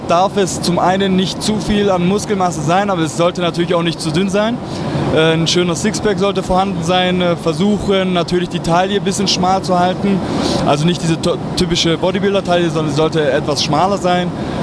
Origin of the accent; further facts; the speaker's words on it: Stuttgart, Baden-Württemberg, Germany; ich komme aus Aalen, nee, Stuttgart ist das Ganze.